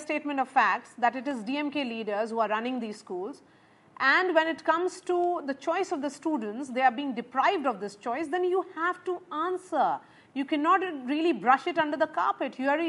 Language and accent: English; Bihar, India; I'm also from Bihar.